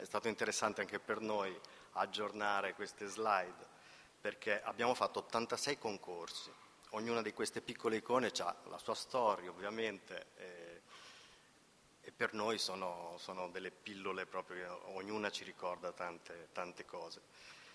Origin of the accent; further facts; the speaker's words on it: Modena, Emilia-Romagna, Italy; accent: Modenese dialect; Io sono modenese, tra l'altro, posso farvela in dialetto modenese se volete, ma non so se capite tutto, perciò vado avanti in italiano.